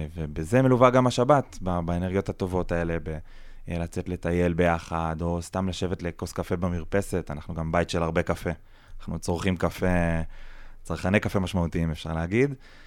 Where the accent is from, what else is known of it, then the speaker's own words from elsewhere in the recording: Ashkelon, Southern District, Israel; born there; also born or lived in Lehavim / Beersheba; שני ההורים שלי הם אשקלונים, ובעצם אני נולדתי באשקלון, והבית הזה עבר גלגולים עד הערבה, עד יישוב ספיר ליד אלת. גרנו בלהבים ובאר שבע, ומושב גאה ליד אשקלון